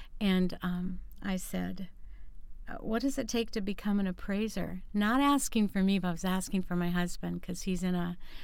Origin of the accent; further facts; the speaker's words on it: Detroit Lakes, Minnesota, United States; I am from Detroit Lakes originally, born and raised here. I am went to school in both Detroit Lakes and Frazee.